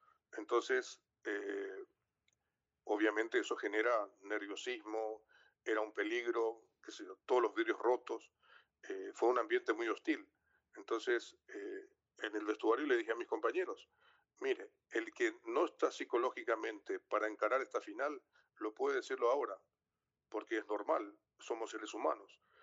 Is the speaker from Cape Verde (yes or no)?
no; Paraguay; ese es un problema nuestro por la corrupción que impera en mi país.